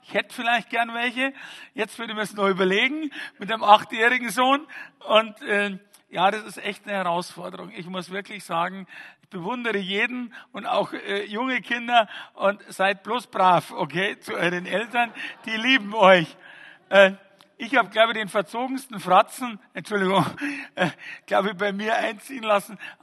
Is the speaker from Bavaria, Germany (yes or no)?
yes; Fürstenfeldbruck, Bavaria, Germany; ich komme aus Fürstenfeldbruck genau, ist genau in der Mitte zwischen Augsburg und München.